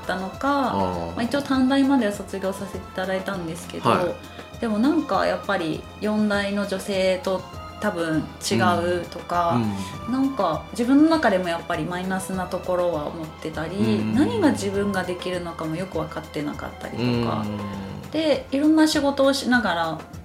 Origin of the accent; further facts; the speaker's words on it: Kyushu, Japan; born there; 九州生まれなんでやっぱり男の人の後ろ散歩逆手ついてきなさいみたいなことを言われるわけですよ